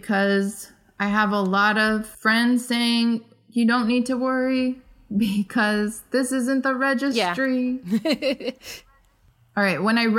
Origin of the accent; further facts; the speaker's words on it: Iran; Syria, Yemen, Somalia, Sudan, Iraq, and Iran, my home country.